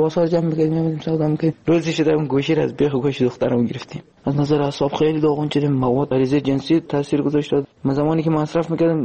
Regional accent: Afghanistan; moved away; ما الان نزدیک 3 سال و نیم همینجه، از روزی که از افغانستان آمدیم

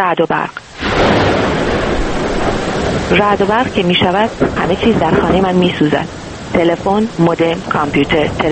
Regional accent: Iran; moved away as an adult; من موقعی از ایران اومدم بیرون

